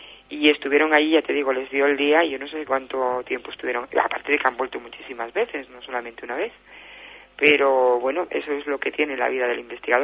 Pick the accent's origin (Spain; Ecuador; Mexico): Spain; Region of Murcia; Este de la murciana soy yo.